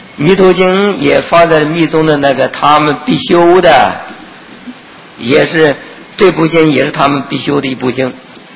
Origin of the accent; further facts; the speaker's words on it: China; 别说我们中国人不懂啊